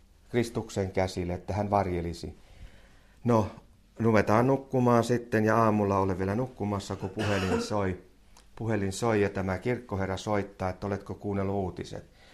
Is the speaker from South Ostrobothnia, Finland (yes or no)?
yes; Isojoki, South Ostrobothnia, Finland; Olin silloin tuolla kotopuolessa Isojoella.